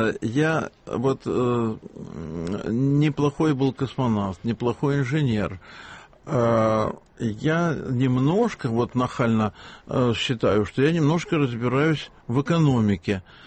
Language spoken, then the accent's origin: Russian; Leningrad, Saint Petersburg, Russia; я тоже был в оккупации в Чернигове, мне было 10 лет, а сам я ленинградец.